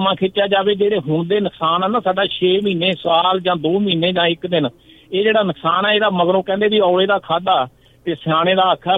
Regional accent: Punjab, India; ਉਸ ਧਰਤੀ ਨਾਲ ਸਾਡੇ ਸਾਂਝ ਹੈ, ਅਸੀਂ ਉੱਥੇ ਜੰਮੇ ਪਲੇ ਹਾਂ।

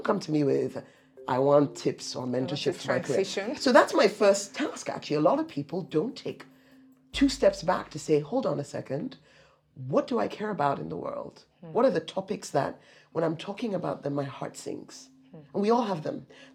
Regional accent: Nigeria; I'm Nigerian. We don't really do humility.

